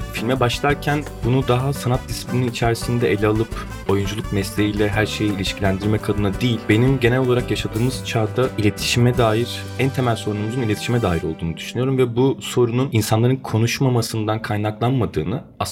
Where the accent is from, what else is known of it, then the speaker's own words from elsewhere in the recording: Ayvalık, Balıkesir, Turkey; Ben Ayvalıklıyım diyorum. Güzel Ayvalık